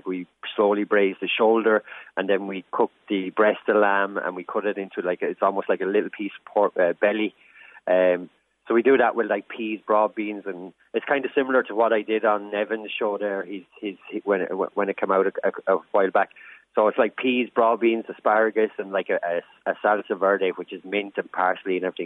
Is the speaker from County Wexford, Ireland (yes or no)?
yes; Gorey, County Wexford, Ireland; now in Limerick, Ireland; we drove by a berry farm just outside my hometown and they had these troughs of strawberry plants. I was like, I'm bringing Wexford strawberries to Limerick.